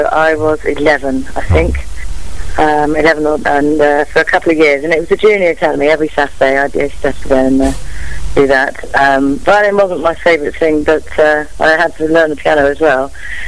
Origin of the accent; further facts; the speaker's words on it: South East England, United Kingdom; Well, I'm actually from Oxfordshire, a tiny little village where they actually filmed Chitty Bang Bang with a windmill on the top of the hill there, and that's sort of where I almost grew up. I mean, we live somewhere else, but that's where I say I'm from